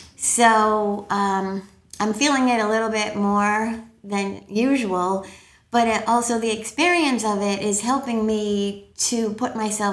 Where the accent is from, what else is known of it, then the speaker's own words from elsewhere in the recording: Warwick, Rhode Island, United States; So, and Emily and I work all over the state of Rhode Island. I grew up in Warwick.